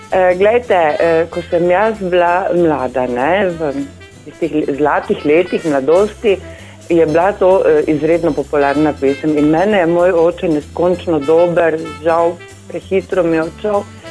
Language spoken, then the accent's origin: Slovenian; Maribor, Drava, Slovenia; iz Maribora.